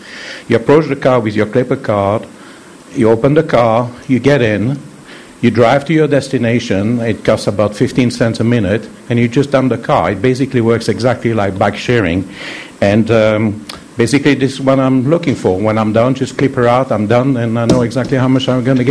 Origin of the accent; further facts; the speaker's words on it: San Jose, California, United States; I'm from San Jose.